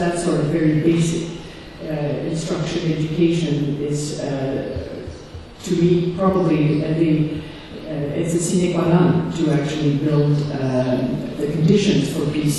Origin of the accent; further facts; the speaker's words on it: Quebec, Canada; English is a second language; I'm from Canada, from Quebec. The discourse in my part of the world is rather, what we get yes to mention, is secularism.